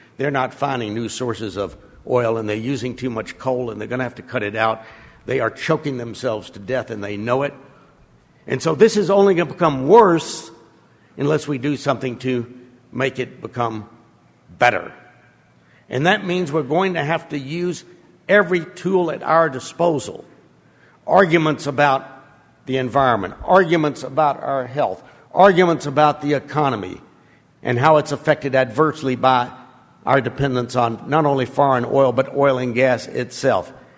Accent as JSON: {"language": "English", "country": "United States", "said": "And believe me, as an American, I'm not comfortable with that."}